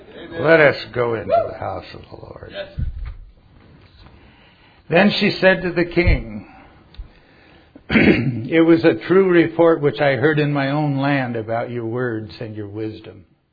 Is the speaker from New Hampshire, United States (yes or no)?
no; Spokane, Washington, United States; Now when I was a young boy growing up in Spokane, we had some sort of a fair, World's Fair, I think it was, in 1963.